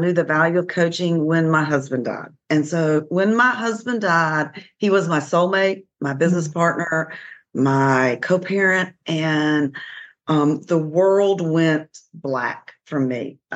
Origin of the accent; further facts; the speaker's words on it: the South, United States; I didn't fit the boxes that I grew up in the South.